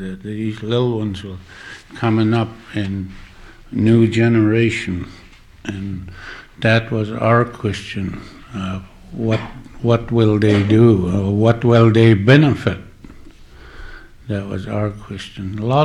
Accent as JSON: {"language": "English", "town": "Chitina", "region": "Alaska", "country": "United States", "said": "I'm from Chitna."}